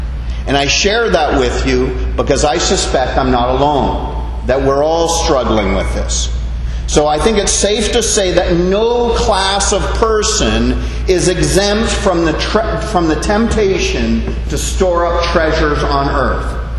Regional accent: Canada; now in Bahamas; As a Canadian citizen living in the Bahamas, I try to live as a Bahamian.

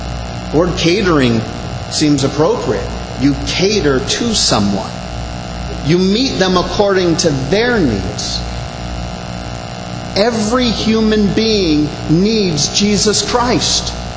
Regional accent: Canada; we're cheap Scottish Canadians, so we had this dinner for two coupon, so we had to go.

